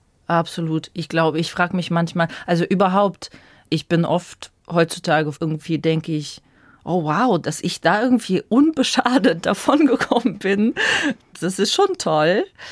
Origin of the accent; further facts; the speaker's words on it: Ukraine; now in Munich, Germany; ist das die Muttersprache, mit der ich aufgewachsen bin. Meine Eltern sprechen in erster Linie Russisch. Und andererseits ist es auch die Sprache des Landes, das gerade meine Heimat überfällt.